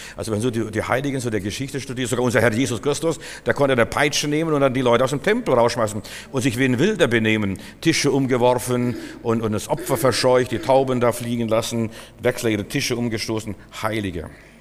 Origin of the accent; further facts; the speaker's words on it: Berlin, Germany; wo kommen Sie her? Sage ich, aus Berlin.